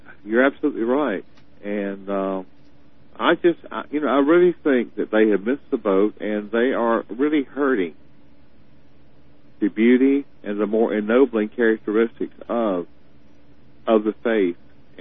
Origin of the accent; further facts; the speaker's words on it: South Carolina, United States; and I'm from South Carolina.